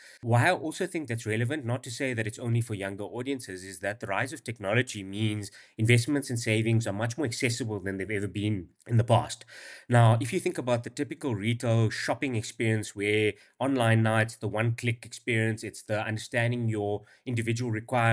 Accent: Johannesburg, Gauteng, South Africa; So let me just maybe say, yes, I am from Joburg. That's the first answer. You made an assumption, but I am from Joburg.

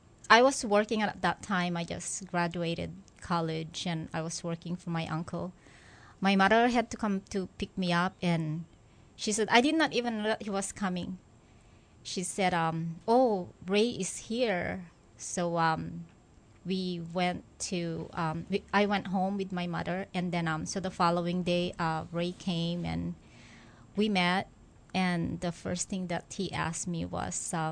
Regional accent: Philippines; I was really young, and I grew up in the Philippines, so everything is very traditional.

